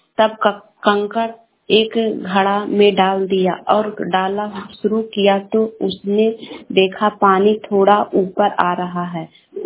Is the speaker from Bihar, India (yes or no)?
yes; Madhuba, Bihar, India; मधुबा शेखपुरा से बोल रही हूँ, जिला के रहने वाली हूँ।